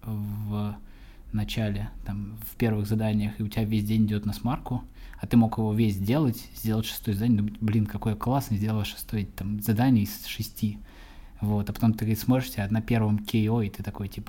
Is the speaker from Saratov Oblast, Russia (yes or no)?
yes; Saratov Oblast, Russia; Я из Саратовской области родом